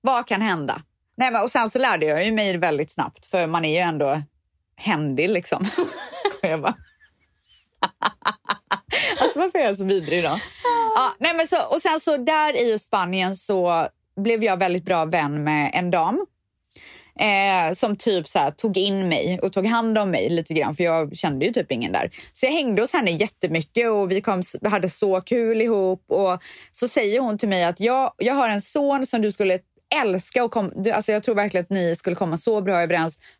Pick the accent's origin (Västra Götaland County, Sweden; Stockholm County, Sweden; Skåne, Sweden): Västra Götaland County, Sweden; Borås; Hon ägde ju en frisörsalong som heter Klick, som låg mitt i Borås. Och där har jag vuxit upp.